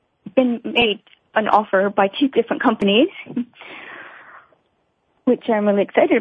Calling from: Hong Kong; I'm calling in from Hong Kong today.

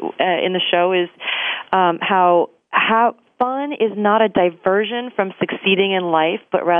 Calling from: Clifton, New Jersey, United States; I'm calling in from Clifton, New Jersey.

